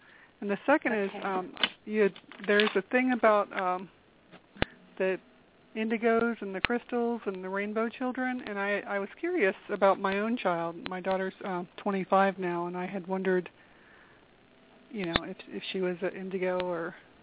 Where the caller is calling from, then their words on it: Colorado, United States; I'm calling from Colorado.